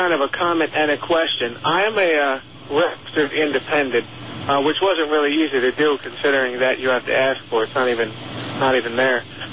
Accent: Cape Coral, Florida, United States; I'm from Cape Coral, and I listen to all these people you're talking about.

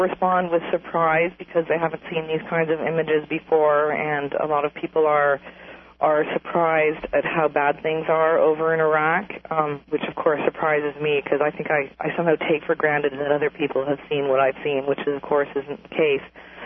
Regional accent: Canada; now in New York, United States; I have the luxury of living in New York and I'm Canadian as well

